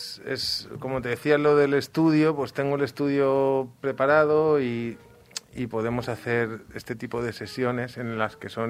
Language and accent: Spanish; Valencia, Valencian Community, Spain; que somos todos de Valencia.